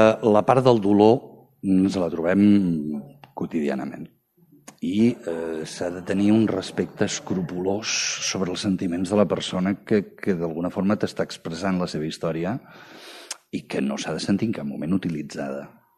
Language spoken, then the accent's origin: Catalan; Sabadell, Catalonia, Spain; en sóc el director i sóc de Sabadell